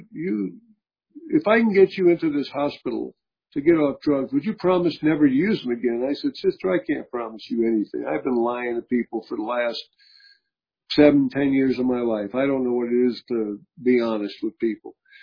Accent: New York City, New York, United States; But I grew up in New York City, son of a long time Ashkenazi Jewish family.

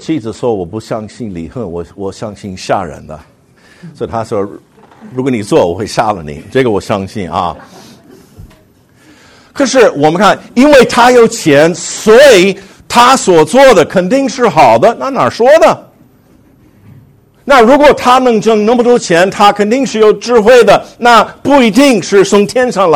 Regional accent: United States; 我就批评我们美国人做了啊。

